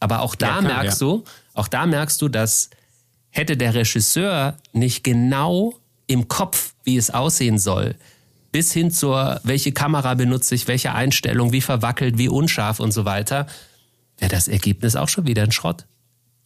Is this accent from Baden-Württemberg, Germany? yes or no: yes; Baden-Baden, Baden-Württemberg, Germany; Also ich kann auf jeden Fall meine Heimatstadt Baden-Baden empfehlen